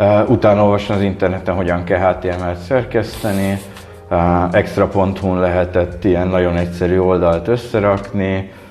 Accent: Nagykanizsa, Zala, Hungary; Honnan jövök? Jó kérdés, Nagy Kanizsáról.

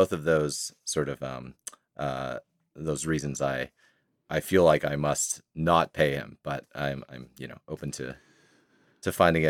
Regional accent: Canada; I'm Canadian also, so you know, we're very honorable people.

